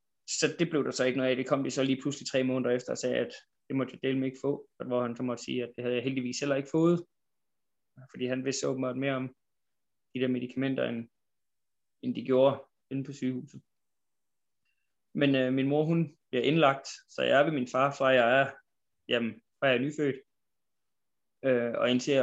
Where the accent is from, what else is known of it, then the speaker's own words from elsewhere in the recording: Rønne, Capital Region, Denmark; born there; Jeg er 37 år. Så jeg blev født i 1984 på Bornholm. I en lille by, Rønne.